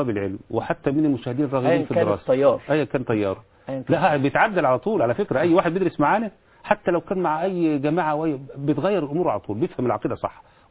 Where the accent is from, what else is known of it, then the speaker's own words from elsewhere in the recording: Egypt; انا اتشرف بان انا اكون مصري